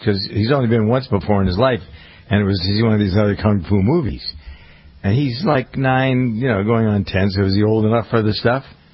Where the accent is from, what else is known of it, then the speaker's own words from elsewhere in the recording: Framingham, Massachusetts, United States; At least when I go to the AMC theater in my hometown of Framingham